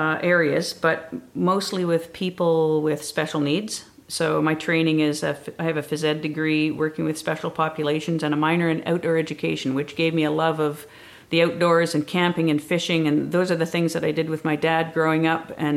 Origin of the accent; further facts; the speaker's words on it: Quebec, Canada; born there; also born or lived in Northern Ontario / Fort McMurray; now in Salmon Arm, Canada; I would say I'm completely rootless. I'm not really from anywhere. I was born in Quebec. I spent a lot of time in Northern Ontario. I lived as far north as you can go in BC without leaving the province. I lived in Fort McMurray during my teenage years.